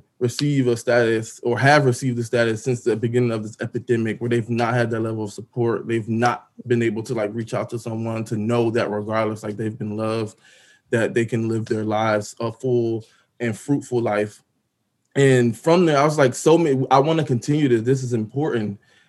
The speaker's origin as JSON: {"language": "English", "town": "Trenton", "region": "New Jersey", "country": "United States", "moved": "as an adult", "said": "You know, I was 25. I'm from Trenton, New Jersey. And like, I was moving to Atlanta, and that was the first time I was going to be like moving away from everything that I've known for 25 years."}